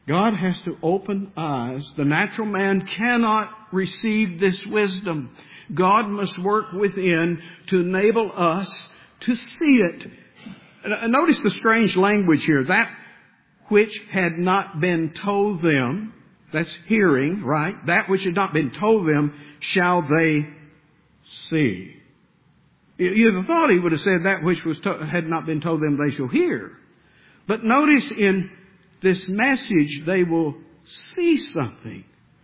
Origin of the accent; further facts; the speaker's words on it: Bible Belt, United States; I realize you and I, we grew up here in the Bible Belt and we've heard these things all our life